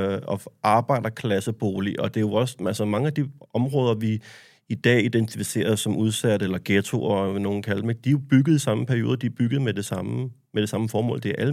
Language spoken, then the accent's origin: Danish; Copenhagen, Capital Region of Denmark, Denmark; min opvækst i Urbanplanen gennem 90'erne og 00'erne, hvor det område jo var lidt noget andet, end det er blevet til i dag.